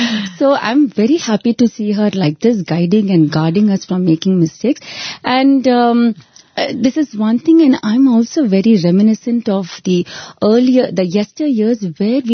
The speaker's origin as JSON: {"language": "English", "town": "Toronto", "region": "Ontario", "country": "Canada", "said": "from Toronto, Canada."}